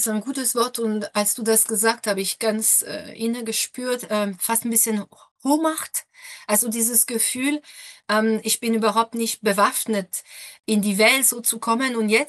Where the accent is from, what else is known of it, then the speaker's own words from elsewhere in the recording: France; now in Stuttgart, Germany; Ich bin 55. Ich bin Mama von 2 Jungs, 15 und 19. Ich lebe in Stuttgart. Ich lebe seit über 30 Jahren in Deutschland. Ich bin Französin.